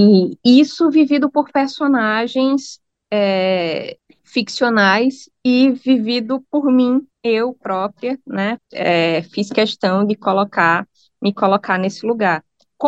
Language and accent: Portuguese; Brazil; also born or lived in United Kingdom; lá a gente é brasileiro, né? A gente está estrangeiro